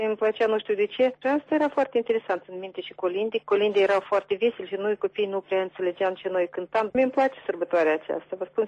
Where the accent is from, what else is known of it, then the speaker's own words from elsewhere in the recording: Cornești, Ungheni District, Moldova; Țin minte, când eram mică, noi trăiam în satul Cornești. Mama era învățătoare în sat